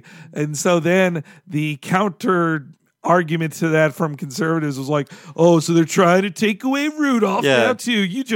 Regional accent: the South, United States; That was how I was introduced to the idea of blackface actually as a child growing up in the South

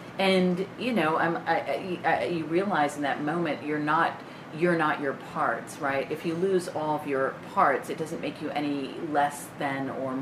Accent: Scottsdale, Arizona, United States; also born or lived in Brooklyn, New York; Originally I was born in New York, so I have some street cred. Brooklyn! PS197! But then my mom divorced my dad and moved us all the way to Scottsdale, Arizona, because there was family there.

